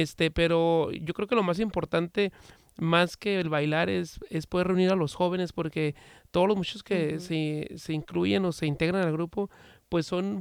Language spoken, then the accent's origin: Spanish; Tijuana, Baja California, Mexico; now in United States; Yo soy de Tijuana, Baja California, y ahí tuve la oportunidad yo de estar en un grupo de folclore por muchos años bailando.